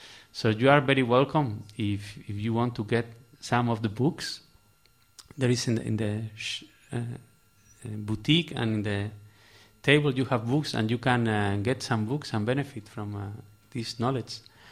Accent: Santander, Cantabria, Spain; So next project will be in my hometown in Santander next June.

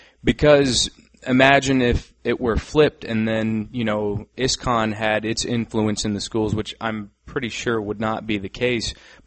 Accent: North Carolina, United States; I'm from North Carolina, and people there would certainly have a problem with that.

